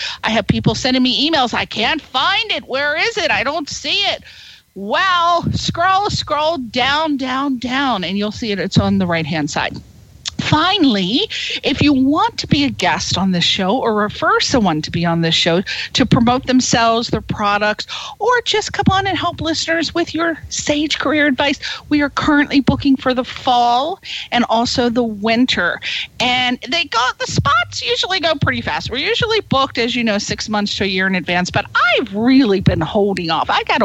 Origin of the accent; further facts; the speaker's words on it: East Coast, United States; I'm from the East Coast.